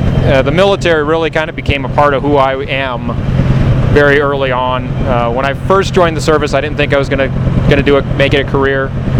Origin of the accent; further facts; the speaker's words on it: Veguita, New Mexico, United States; now in Albuquerque, United States; I grew up in Viejita. I actually live and work, or I live in Albuquerque and work in Santa Fe.